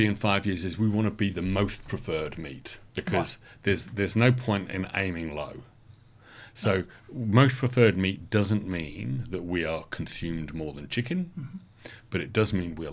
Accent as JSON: {"language": "English", "region": "England", "country": "United Kingdom", "moved": "as an adult", "lives_now": "Australia", "said": "And being an English person and having turned up in 2000, I said, \"What on earth are you talking about?\""}